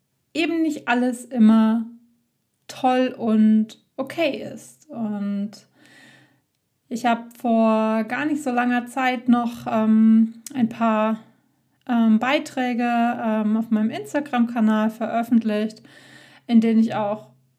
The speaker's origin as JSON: {"language": "German", "region": "North Rhine-Westphalia", "country": "Germany", "said": "Ich war endlich mal wieder in Wittgenstein, da wo ich herkomme, auf dem Hof bei meinen Eltern, bei den Pferden."}